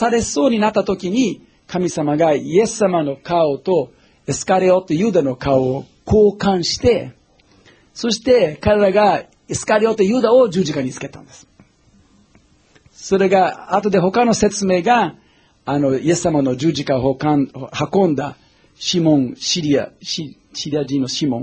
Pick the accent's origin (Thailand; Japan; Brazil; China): Brazil; 例えば僕はブラジルで育ちましたけども